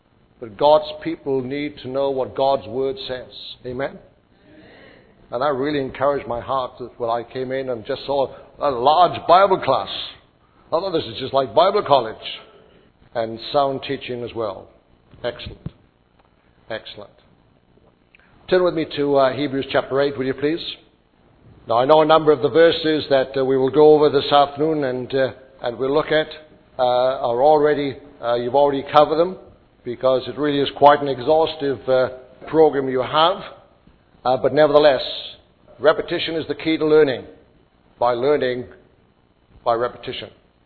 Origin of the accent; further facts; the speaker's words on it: Wales, United Kingdom; now in Australia; Being a Welshman, an old South Welshman living in New South Wales.